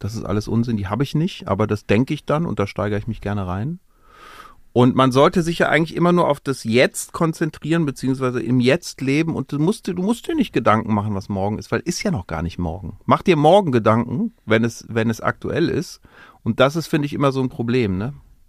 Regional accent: Cologne, North Rhine-Westphalia, Germany; Ich eigentlich ja nicht als Kölner.

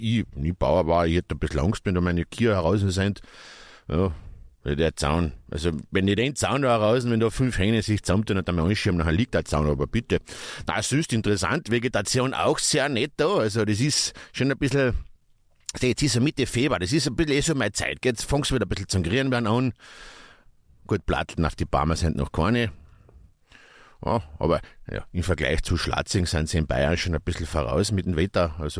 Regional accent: Carinthia, Austria; born there; als gebürtiger Kärntner ist man das nicht gewohnt, dass man einen See sieht

